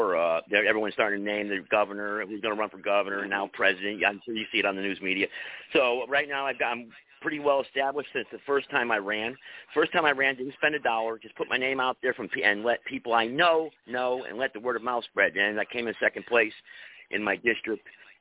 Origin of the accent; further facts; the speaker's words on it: United States; born there; me, as an American who's born here